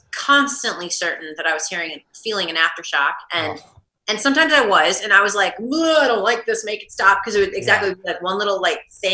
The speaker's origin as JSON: {"language": "English", "region": "Midwest", "country": "United States", "said": "And I'm going, and I'm from the Midwest, as you all remember."}